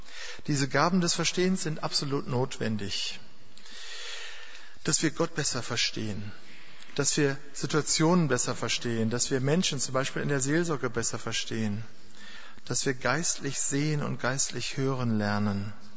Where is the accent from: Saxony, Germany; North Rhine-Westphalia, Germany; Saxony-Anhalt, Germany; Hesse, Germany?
North Rhine-Westphalia, Germany; Duisburg; ich war noch Student in Marburg und fuhr immer in meine Heimatstadt, eine der schönsten Städte Deutschlands, im Ruhrgebiet, Duisburg